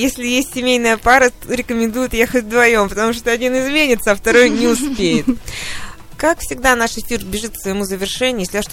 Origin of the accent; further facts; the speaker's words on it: Siberia, Russia; я считаю, что мы, сибиряки, похожи на питерцев